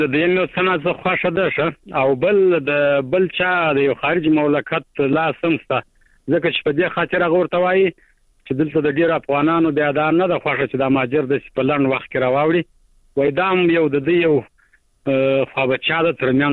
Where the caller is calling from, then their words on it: Kandahar, Afghanistan; هم د کندهار